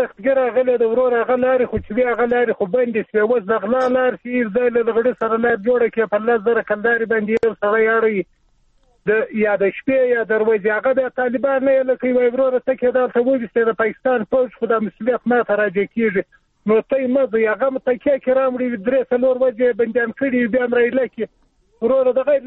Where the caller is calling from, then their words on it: Shamulzai, Zabul, Afghanistan; د زابل ولایت شملزو ولسوالۍ څخه خبره کوم.